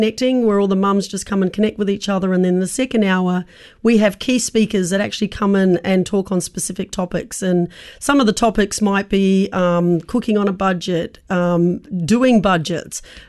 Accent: New Zealand; moved away; For me, in my case, I'm here from New Zealand, and so I had no family support here.

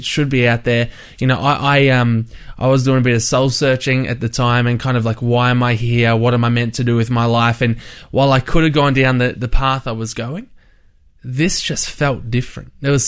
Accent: Australia; I grew up in Australia.

